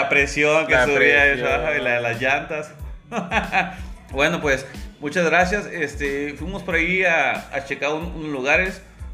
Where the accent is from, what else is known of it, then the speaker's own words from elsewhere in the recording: Tijuana, Baja California, Mexico; Yo soy de Tijuana y acá todo es un descontrol en varias cosas